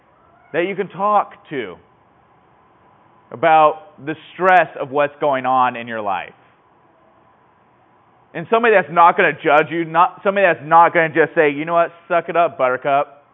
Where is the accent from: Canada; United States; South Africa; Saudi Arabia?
United States; California; Oh, I'm a Californian. We're so much better than you.